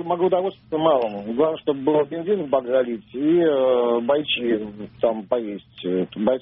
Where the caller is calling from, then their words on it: Phnom Penh, Cambodia; я вам звоню из Пномпеня.